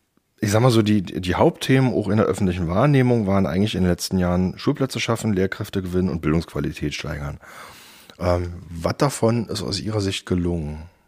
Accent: Pankow, Berlin, Germany; Ich bin ja aus Pankow und da natürlich auch relativ viel unterwegs.

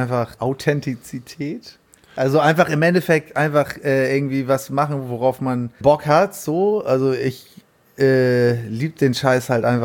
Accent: Hamburg, Germany; Und ich meine, ich bin in Barmbek auch aufgewachsen, ist ja auch nicht weit weg

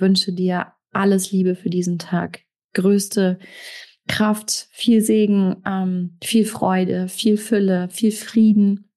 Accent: Rhineland, Germany; Ich komme aus dem Rheinland.

